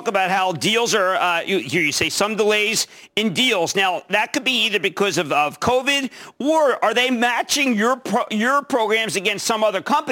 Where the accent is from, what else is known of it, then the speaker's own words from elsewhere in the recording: New Jersey, United States; Let's go to Rick in my home state of New Jersey.